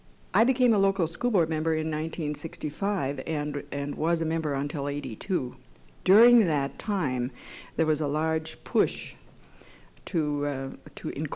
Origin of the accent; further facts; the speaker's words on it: Lake Park, Minnesota, United States; I'm from Lake Park. For those of you who do not have any idea what I'm talking about, it's a small spot on the road between Detroit Lakes and Moorhead out in the 7th District.